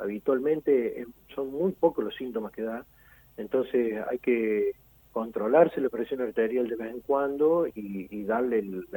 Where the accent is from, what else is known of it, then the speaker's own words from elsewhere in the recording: Charras, Córdoba, Argentina; now in San Luis, Argentina; Yo soy cordobés y soy del sur de la provincia de Córdoba, de un pueblito chiquito a 20 kilómetros de Río Cuarto que se llama Charras.